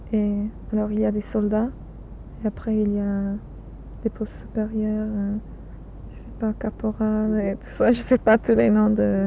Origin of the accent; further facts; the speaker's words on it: England, United Kingdom; French is a second language; quand je suis anglaise